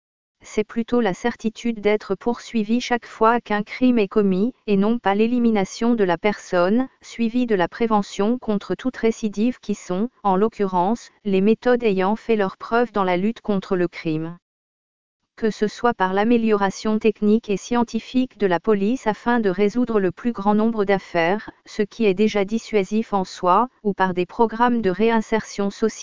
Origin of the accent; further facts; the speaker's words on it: Morocco; en tant que Marocaine d'abord